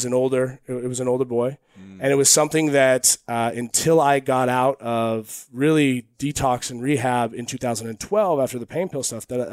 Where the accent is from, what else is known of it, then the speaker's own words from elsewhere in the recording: Eugene, Oregon, United States; I grew up in Eugene, Oregon.